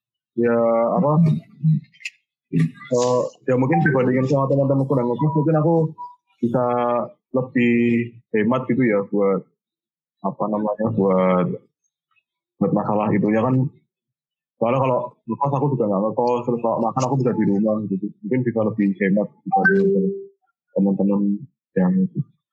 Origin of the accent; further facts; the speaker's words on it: Surakarta, Central Java, Indonesia; Karena aku juga asli Solo kan, jadi nggak terlalu kaget sama lingkungannya.